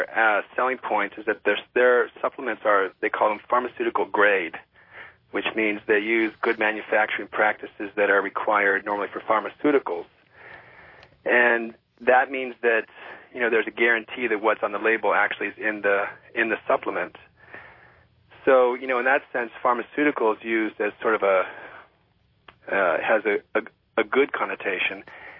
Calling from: San Diego, California, United States; I'm calling from San Diego.

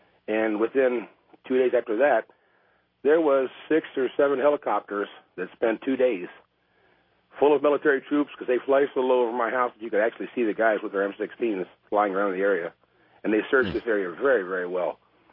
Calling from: Arizona, United States; I'm calling from Arizona, and I'm not too far from Vegas.

